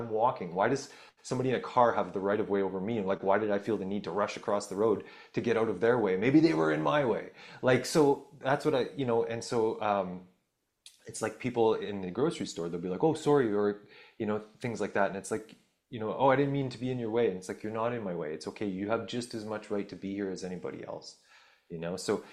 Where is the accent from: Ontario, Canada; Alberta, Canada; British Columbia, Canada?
Ontario, Canada; accent: northern Ontario; I like had to consciously work on changing my accent because it was so northern Ontario.